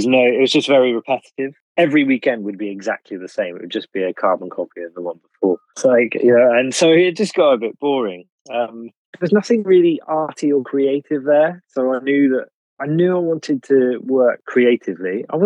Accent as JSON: {"language": "English", "town": "Cheltenham", "region": "South West England", "country": "United Kingdom", "tie": "born or raised there", "said": "So I grew up in Cheltenham, which is about 45 minutes drive away. And I moved to Bristol for university"}